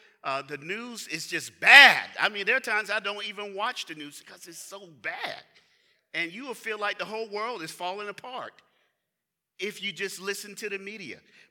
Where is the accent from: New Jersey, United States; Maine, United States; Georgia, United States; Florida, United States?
Florida, United States; Tallahassee; So I grew up in Tallahassee, Florida, and we had one tall building. That was the state capitol. Everything else was flat. I moved to New York City, go to the Bronx.